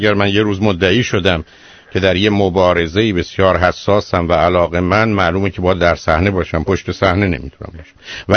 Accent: Iran; اینجا ما ایرانی هستیم و حق و حقوقی داریم.

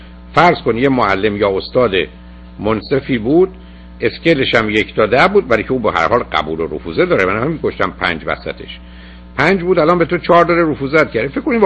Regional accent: Iran; اگه به من بگی به عنوان یه ایرانی اینجا یا اونجا مسائل مشکلات داشتم

